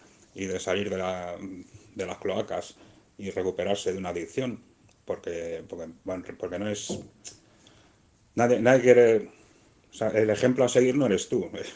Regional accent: Soria, Castile and León, Spain; La primera borrachera me la cogí en mi pueblo, en Soria. Y no sé, tendría yo borrachera, pues tendría 15 o 16 años.

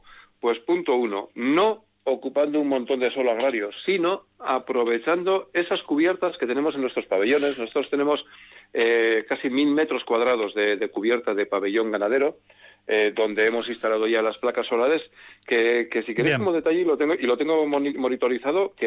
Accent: Otxandio, Basque Country, Spain; Bueno, de Otxandio, de Otxandio, de Otxandio, entre Otxandio y Aramayo, y en mi DNI pone que soy de Aramayo.

